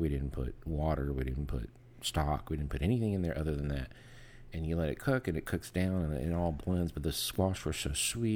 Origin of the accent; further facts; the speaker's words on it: California, United States; when I grew up, growing up in California, vegetables were, to me, a side dish.